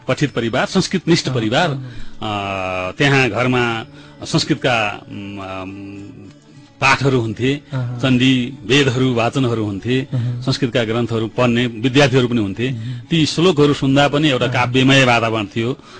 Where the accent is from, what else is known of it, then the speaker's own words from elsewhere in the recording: Krishna Gandaki, Gandaki Province, Nepal; born there; त्यही कृष्ण गण्डकी गाविसको वडा नम्बर 2 2015 साल असार 14 गते म जन्मिएको हुँ। म एउटा ब्राह्मण परिवारमा पठित, एउटा पण्डित ब्राह्मण परिवारमा जन्मिएको हुँ